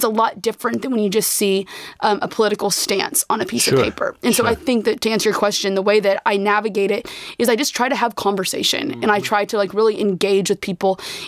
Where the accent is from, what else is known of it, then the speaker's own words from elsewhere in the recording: Tulsa, Oklahoma, United States; I'm originally from Tulsa, Oklahoma, was raised in a huge Catholic family, attended Catholic grade school, Catholic high school.